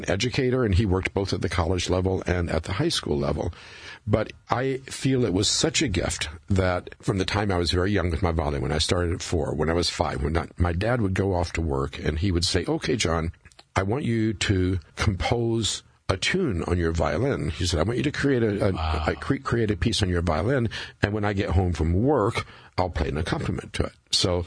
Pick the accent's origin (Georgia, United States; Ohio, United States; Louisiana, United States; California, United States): Louisiana, United States; New Orleans; Well, my hometown is New Orleans, but my family came out of the Kentucky Hills.